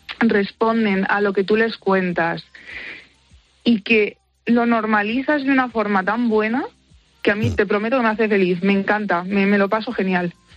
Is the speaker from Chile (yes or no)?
no; Madrid, Community of Madrid, Spain; Yo soy de Madrid. Uh-huh. De hecho, vivo en Villalba.